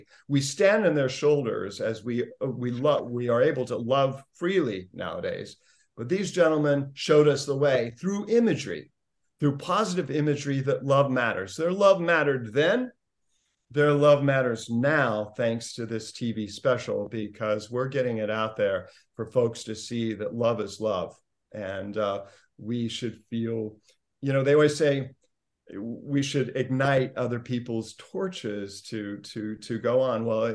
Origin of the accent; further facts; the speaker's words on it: Indiana, United States; When I was growing up in Indiana, I came across this tintype.